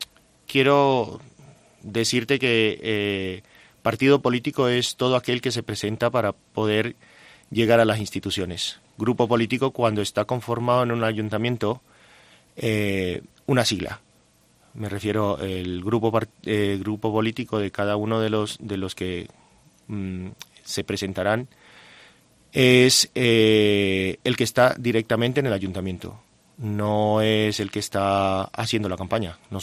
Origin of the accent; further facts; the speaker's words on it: Colombia; now in Jaca, Spain; Sí, correcto, soy